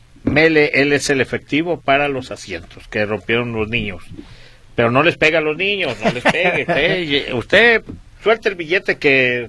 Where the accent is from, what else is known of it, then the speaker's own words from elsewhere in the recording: Fresnillo, Zacatecas, Mexico; Mire, si usted es de Zacatecas, déjeme decirle que somos paisanos. Yo soy de Fresnillo, Zacatecas. Allá mero. ¿Cómo decían? Allá enterraron el ombligo.